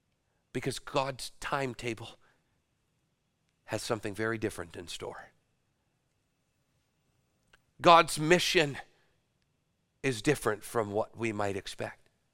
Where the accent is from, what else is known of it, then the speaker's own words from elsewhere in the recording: British Columbia, Canada; Don't suppose that if you saw it, you would think of it as much as a mountain, being from British Columbia